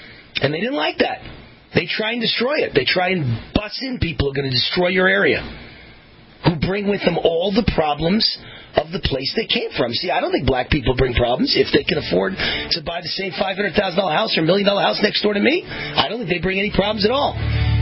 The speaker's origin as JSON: {"language": "English", "town": "Mount Vernon", "region": "New York", "country": "United States", "tie": "born or raised there", "said": "I grew up in Mount Vernon, New York, and it was a majority-minority town."}